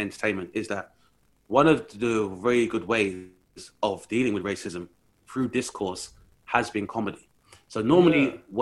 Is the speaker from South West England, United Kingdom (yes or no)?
no; London, United Kingdom; moved away; also born or lived in West Yorkshire; I grew up in London, but when I moved to the north, I was just in West Yorkshire. So I wasn't even like in Scotland. I'm in West Yorkshire where my family live.